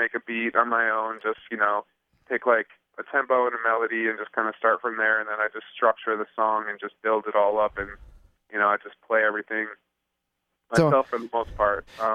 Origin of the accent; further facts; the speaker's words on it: Cleveland, Ohio, United States; Yeah, we're both from Cleveland, so we knew each other prior to whatever.